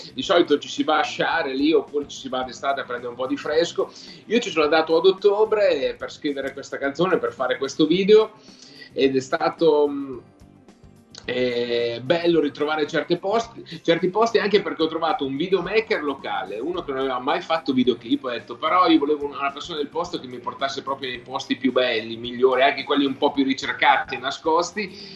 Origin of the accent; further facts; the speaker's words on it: Emilia-Romagna, Italy; io sono cresciuto con alcuni maestri proprio della mia terra, come … come anche